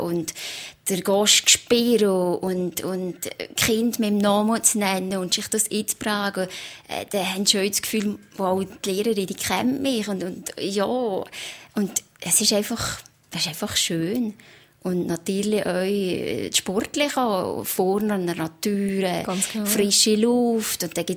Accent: Valais, Switzerland; als Walliser mal in die Deutschschweiz gehen

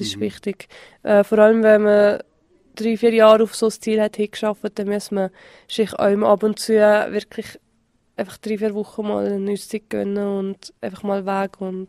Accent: Valais, Switzerland; das Oberwallis ist meine Heimat

